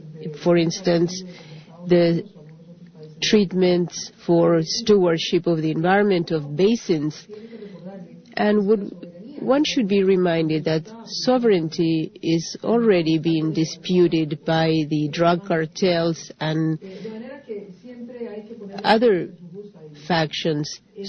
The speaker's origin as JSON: {"language": "English", "country": "Colombia", "said": "I am from Colombia"}